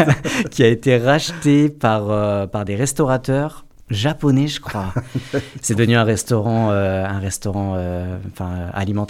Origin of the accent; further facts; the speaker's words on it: Lormont, Nouvelle-Aquitaine, France; born there; now in Agonac, France; Je suis originaire de la région bordelaise. Je suis né à Lormont et j'ai atterri en Dordogne il y a maintenant 5 ans, un petit peu moins de 5 ans.